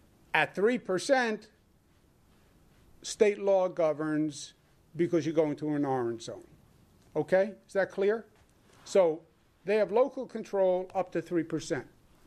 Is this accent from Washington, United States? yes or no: no; Hollis, New York, United States; Just because Hollis, Queens has a high infection rate. It's my hometown, I can say it.